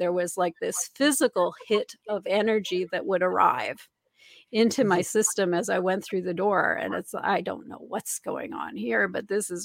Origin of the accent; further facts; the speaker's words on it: Minnesota, United States; Now, I was raised in Minnesota. There is not a large Jewish community.